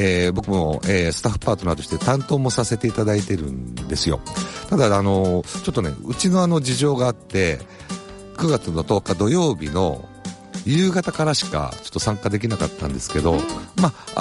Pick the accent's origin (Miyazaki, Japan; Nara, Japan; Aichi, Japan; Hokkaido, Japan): Aichi, Japan; Okazaki; 地元岡崎ですね